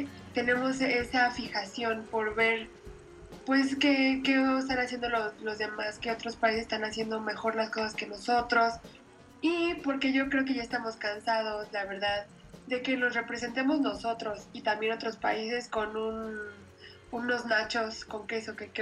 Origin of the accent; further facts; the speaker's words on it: Mexico; no solo los demás nos ven así, pero también nosotros nos vemos así, como mexicanos.